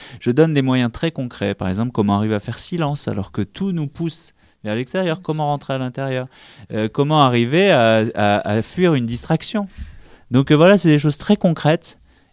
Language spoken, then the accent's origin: French; Occitanie, France; now in Paris, France; je viens de la province, hein, je viens de l'Ariège, mais maintenant que je suis à Paris